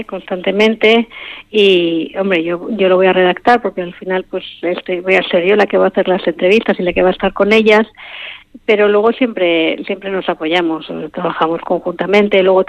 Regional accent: Okondo, Basque Country, Spain; yo lo conozco porque soy de aquí, de Oquendo

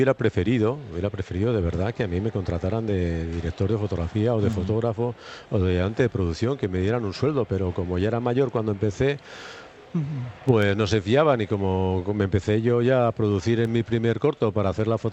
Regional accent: Basque Country, Spain; now in Germany; si yo soy vasco.

